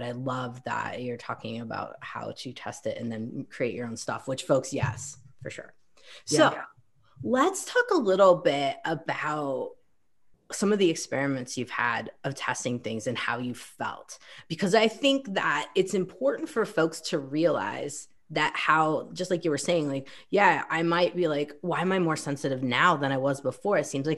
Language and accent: English; Illinois, United States; I grew up in Illinois, close to the Wisconsin border. We love our corn on the cob.